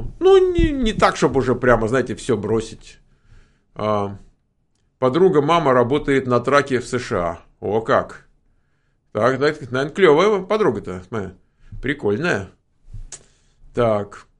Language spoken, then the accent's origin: Russian; Kyiv, Kyiv City, Ukraine; Я из Киева